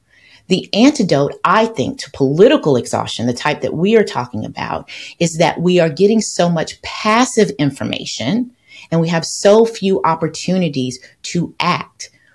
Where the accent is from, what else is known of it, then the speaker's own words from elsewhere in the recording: United States; I grew up, I like to say to people, I grew up in Bill Clinton's America, in a post-Cosby black fever dream of upward social mobility.